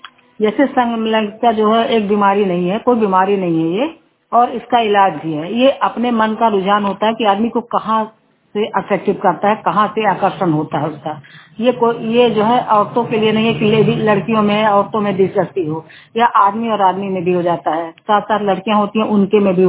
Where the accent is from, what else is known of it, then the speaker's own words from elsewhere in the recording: Katliya Lala, Uttar Pradesh, India; मैं कतलिया लाला जिला बस्ती की रहने वाली हूँ।